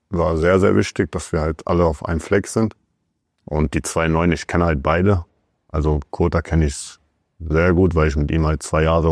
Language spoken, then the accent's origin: German; Frankfurt, Hesse, Germany; Also ich komme aus Frankfurt